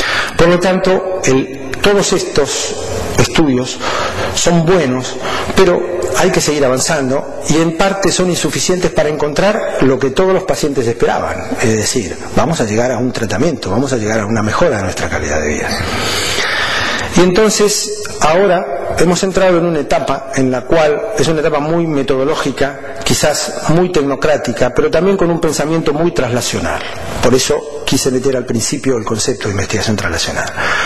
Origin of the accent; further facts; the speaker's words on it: Argentina; yo soy de Argentina